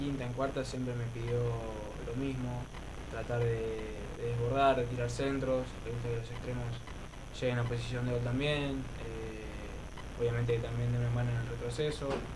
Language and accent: Spanish; La Plata, Buenos Aires Province, Argentina; Yo en realidad, bueno, mi familia es de Pehuajó, pero uh-huh. yo me crié en La Plata.